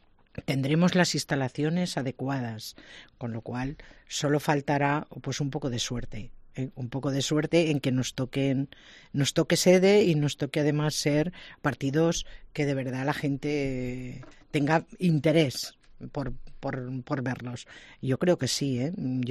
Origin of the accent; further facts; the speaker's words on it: Aragon, Spain; Cuanto mayor difusión, pues mejor, para como pintor y como aragonés.